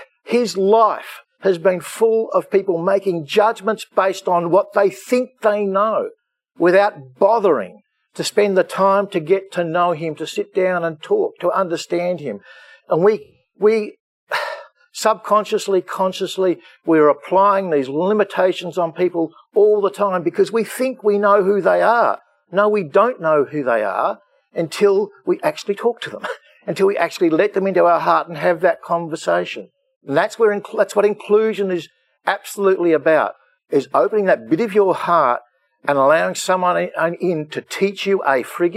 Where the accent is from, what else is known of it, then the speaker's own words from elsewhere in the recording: Mildura, Victoria, Australia; I almost said Mildura. I grew up in Mildura, but not so in Cobram.